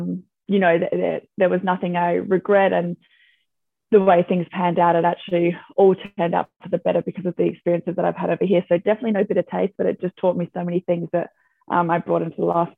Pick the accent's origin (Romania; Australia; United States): Australia; I wasn't Scottish.